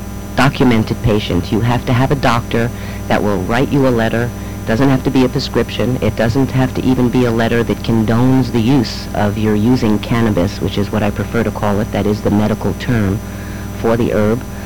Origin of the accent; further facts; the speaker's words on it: New York, United States; I'm 50 years old. I grew up in New York.